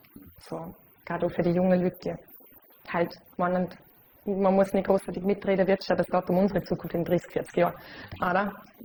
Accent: Vorarlberg, Austria; weil man mir als Vorarlbergerin gemeint hat, ich sei ja Schweizerin. Und da hat es mir zugetan, weil das ist einfach kein Schweizer Dialekt, was wir reden.

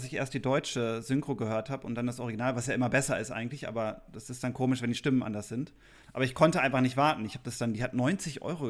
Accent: Cyprus; German is a second language; wir hatten das Problem, dass bei uns zu Hause in Zypern der erst am 14. Oktober anlief

